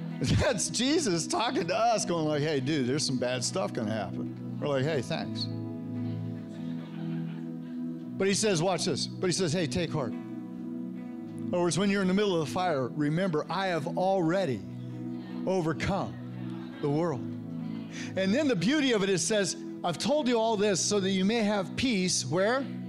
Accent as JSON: {"language": "English", "town": "Santa Cruz", "region": "California", "country": "United States", "tie": "born or raised there", "said": "I grew up in Santa Cruz, and so we used to go hiking in a tree called a lodgepole pine."}